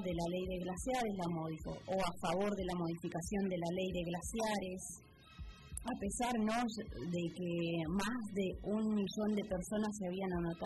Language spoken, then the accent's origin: Spanish; Mendoza, Argentina; yo provengo de la provincia de Mendoza y tenemos un lugar, bueno, es una tierra, es un lugar seco